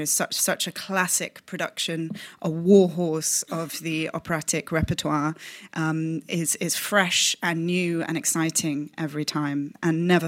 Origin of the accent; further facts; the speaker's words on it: London, United Kingdom; So I come from London, where this production was originally made in 2002.